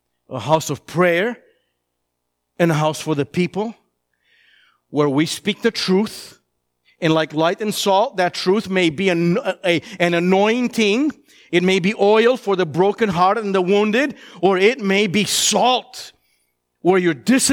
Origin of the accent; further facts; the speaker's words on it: Romania; now in Chicago, United States; So in our Romanian church growing up in Romania or even in Chicago